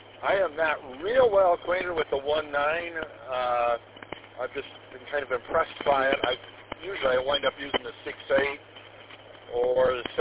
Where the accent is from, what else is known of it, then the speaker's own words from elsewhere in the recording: Grayling, Michigan, United States; I'm from Grayling. So, in fact, I'm actually the activity director of the Grayling Club and the Refeeder Trustee.